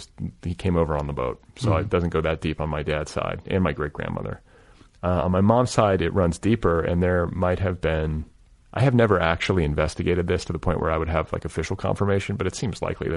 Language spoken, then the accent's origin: English; Milwaukee, Wisconsin, United States; like I grew up in the North, I grew up in Milwaukee.